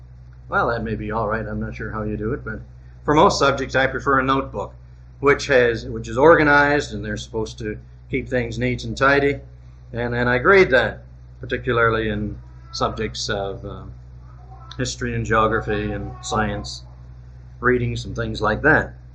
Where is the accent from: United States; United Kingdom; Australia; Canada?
Canada; I'm from Canada, and we do things a little differently and oddly there.